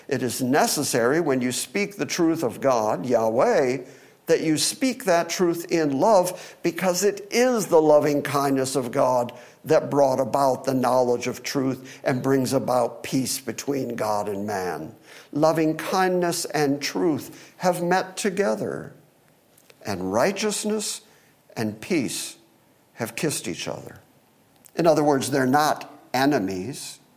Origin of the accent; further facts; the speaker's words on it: Michigan, United States; When I was a kid, growing up in Michigan, my dad used to put on his snow boots